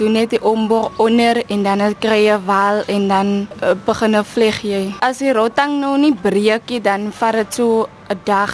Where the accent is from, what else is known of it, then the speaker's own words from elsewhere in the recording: Porterville, Western Cape, South Africa; Ek is van Porterville, ek is nou 2 jaar en 'n paar maande hier by die instituut